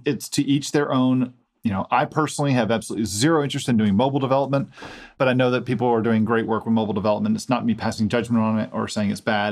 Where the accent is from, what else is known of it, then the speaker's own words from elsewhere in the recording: United States; so I'm American, and I don't know any better.